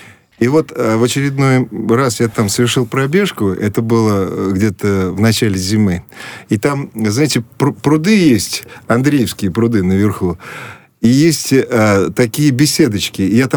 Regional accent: Ryazan, Ryazan Oblast, Russia; я сам рязанский, я из Рязани родом. Вот. И когда я читаю Есенина, для меня все родное. Детство там прошло на рязанских просторах, в деревне, да.

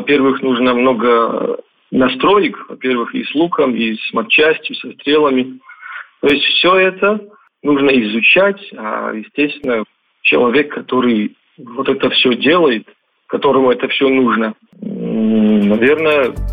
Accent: Kabardino-Balkaria, Russia; лично мне очень этого не хватает у себя на родине, здесь, в Кабардино-Балкарии

